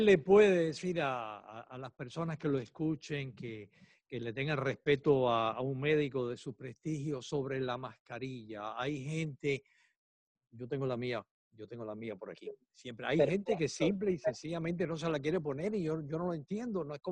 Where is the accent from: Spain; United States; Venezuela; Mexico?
United States; Yo me crié aquí en Estados Unidos